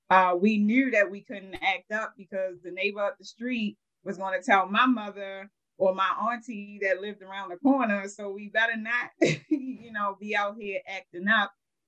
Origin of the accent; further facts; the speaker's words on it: Baltimore, Maryland, United States; So, again, I love my city, you know, the Baltimore, born and raised in the Park Heights community, which, you know, when you hear in the media about the challenges that go on in Baltimore, that neighborhood absolutely is part of the challenge.